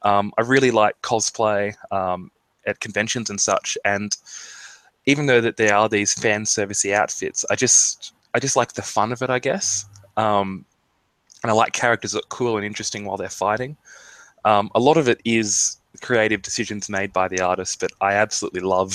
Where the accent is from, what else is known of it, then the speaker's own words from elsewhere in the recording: Sydney, New South Wales, Australia; the house I grew up in Sydney